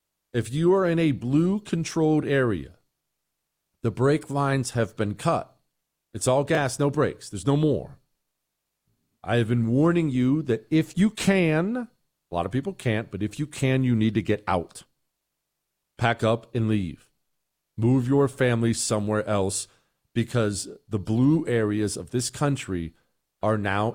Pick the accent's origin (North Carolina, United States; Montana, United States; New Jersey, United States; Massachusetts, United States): Montana, United States; also born or lived in Ohio; While I understand I grew up in Montana and Ohio, I love New York City.